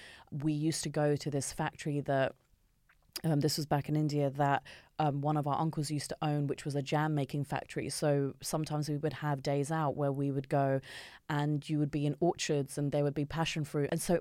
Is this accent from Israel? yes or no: no; South East England, United Kingdom; But growing up in Kent, you know, especially like in the 90s, there were no, for me anyway, there were no, you know, South Asian women on the cover of magazines.